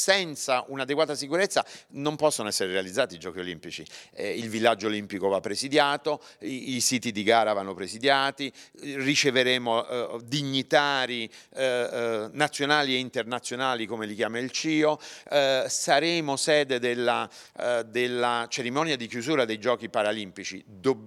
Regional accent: Naples, Campania, Italy; now in Novara, Italy; Io sono un napoletano adottato dal Piemonte, vivo a Novara, ho lavorato per tanti anni a Novara e a Vercelli, ora ci ritorno a Cuneo.

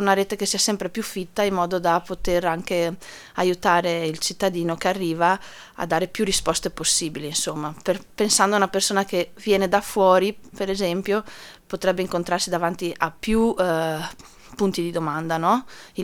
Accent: Taibon Agordino, Veneto, Italy; Sì, io sono originaria di Taibon.

